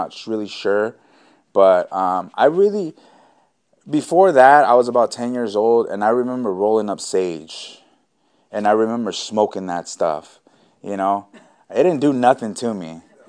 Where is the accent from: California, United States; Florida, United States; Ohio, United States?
California, United States; Napa; born there; But I was born in Napa